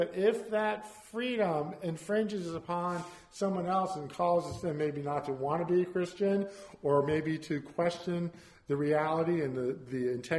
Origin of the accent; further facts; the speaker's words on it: Florida, United States; or I grew up in Florida, maybe on a coastline that was not a very safe area to go into